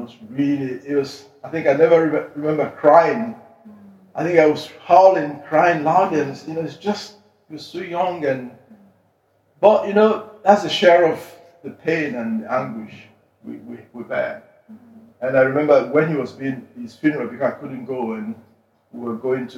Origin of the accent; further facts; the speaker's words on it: Sierra Leone; And I think in growing up in Sierra Leone, they didn't have much.